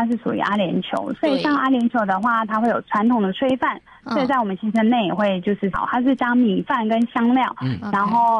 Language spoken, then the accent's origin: Chinese; Taiwan; 对于我们台湾人来说，喝这个椰枣奶昔确实会甜一点，